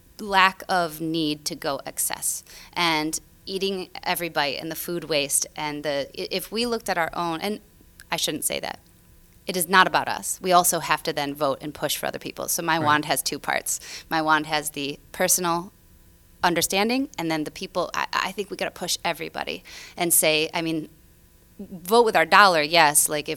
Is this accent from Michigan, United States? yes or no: yes; Grand Rapids, Michigan, United States; I mean, I grew up in Grand Rapids and just north where we have a PFAS situation.